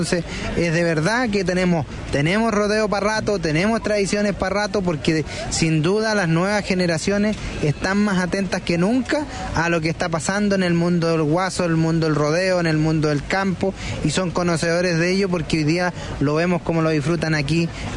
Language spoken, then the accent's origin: Spanish; Paine, Santiago Metropolitan, Chile; soy chica, de al lado, pues soy de Paine?